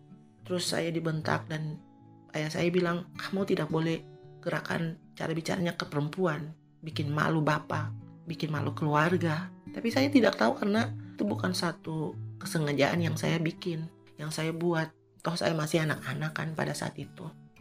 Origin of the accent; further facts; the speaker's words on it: Maluku, Indonesia; also born or lived in Dili, Timor-Leste; akhirnya Timur Timur memutuskan diri untuk berpisah dengan Indonesia, dan kami pulang ke Maluku. Saya melanjutkan sekolah SMP di Maluku, di kampung mama saya